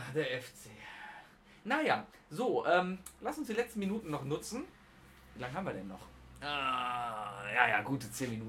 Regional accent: Germany; Ich bin Deutscher, schön.

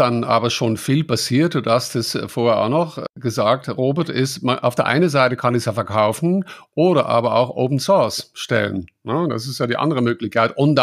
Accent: Netherlands; now in Germany; Ich sage das jetzt als Holländer, der aber schon sehr lange hier auch wohnt und auch gerne wohnt.

